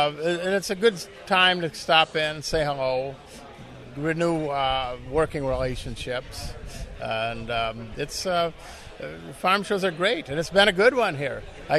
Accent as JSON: {"language": "English", "town": "Beaver Dam", "region": "Wisconsin", "country": "United States", "said": "I'm a cash grain farmer, Beaver Dam, Wisconsin."}